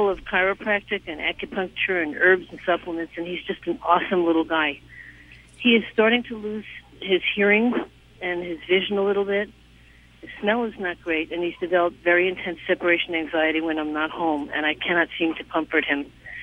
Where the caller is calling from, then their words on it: New York City, New York, United States; I'm calling from New York City.